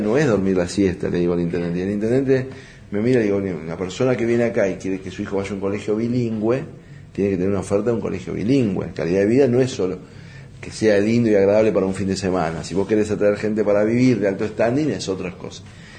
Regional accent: Buenos Aires, Argentina; born there; nací en el Gran Buenos Aires, soy bastante proindustrial

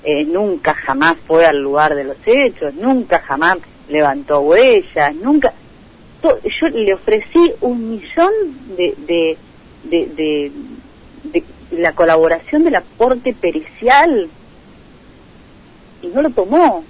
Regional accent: Argentina; lo que tenemos como argentinos es un problema moral.

